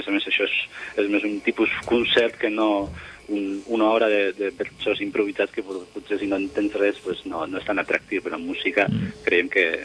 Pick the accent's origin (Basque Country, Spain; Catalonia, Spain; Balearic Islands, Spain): Basque Country, Spain; Catalan is a second language